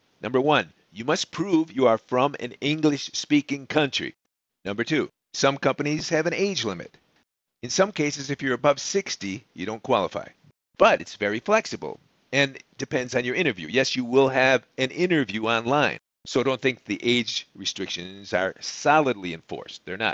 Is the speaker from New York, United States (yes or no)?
no; Chicago, Illinois, United States; I say, you know what? I'm from Chicago.